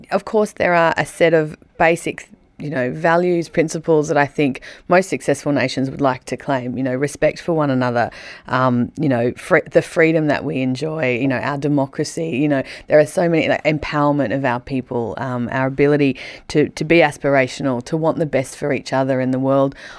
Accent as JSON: {"language": "English", "country": "Australia", "said": "I think what I identify with as being Australian is that this is my choice."}